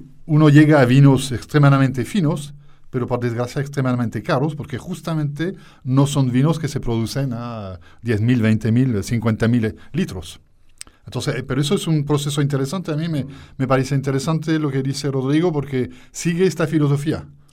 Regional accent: Bourgogne-Franche-Comté, France; Spanish is a second language; yo conozco bien la Borgoña, porque yo vengo de Borgoña

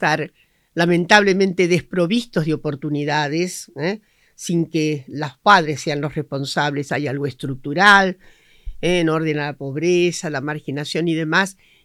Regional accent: La Pampa, Argentina; born there; Yo nací en la provincia de La Pampa, que es una provincia híbrida en el sentido de que tiene, ¿cómo decirle?, etnias diversas, como se forjó en general la nación argentina y nuestras naciones.

